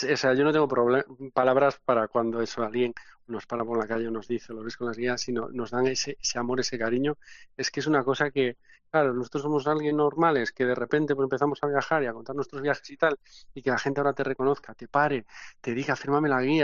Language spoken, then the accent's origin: Spanish; Vigo, Galicia, Spain; Yo soy gallego, ¿vale? Y entonces, en verano, en Galicia, por la zona de la, pues yo soy de Vigo